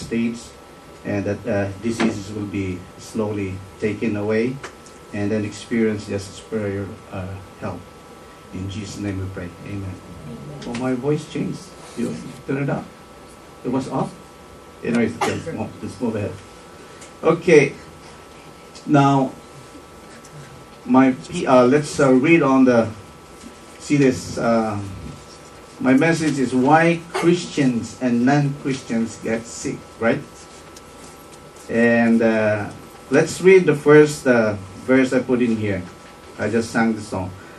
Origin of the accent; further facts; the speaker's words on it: Philippines; I gave up pork, beef, and chicken, as Filipino as I am. I'm a pork eater all my life for 54 years.